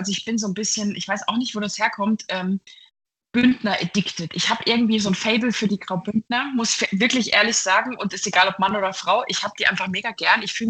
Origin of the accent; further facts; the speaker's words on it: East Germany, Germany; Und ich bin ja ein Kind, das kein Lego hatte. Durch meine Kindheit in der DDR.